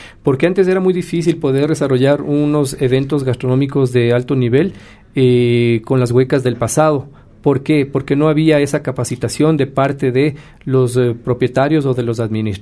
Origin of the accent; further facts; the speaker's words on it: Ecuador; Y uno como ecuatoriano se siente contento ver a tanto extranjero.